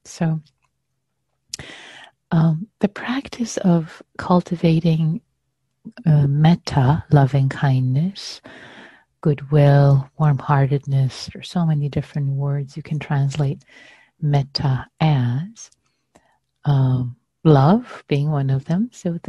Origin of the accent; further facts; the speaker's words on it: Iran; when I was growing up in Iran